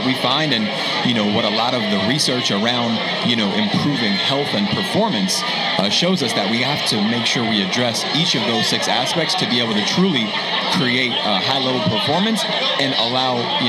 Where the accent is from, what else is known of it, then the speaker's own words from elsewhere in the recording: New Rochelle, New York, United States; So I'm born and raised in New Rochelle.